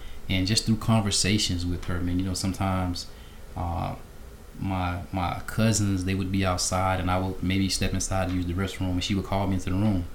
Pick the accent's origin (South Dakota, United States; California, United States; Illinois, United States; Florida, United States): Florida, United States; Belle Glade; Well, you know, I'm from Belgrade, Florida, also known to some as Muck City. And, you know, growing up in Belgrade, Florida, is no secret.